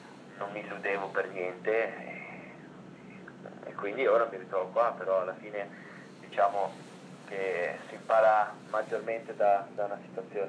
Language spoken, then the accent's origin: Italian; Ticino, Switzerland; io sono nato e cresciuto in Ticino, e essendo molto vicino all'Italia